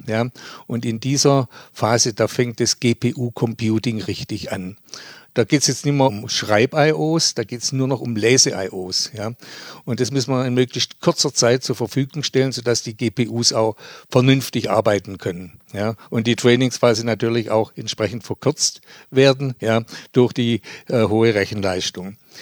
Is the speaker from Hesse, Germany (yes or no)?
no; Stuttgart, Baden-Württemberg, Germany; ich bin ja Stuttgarter. Und als Stuttgarter liest man die Stuttgarter Zeitung.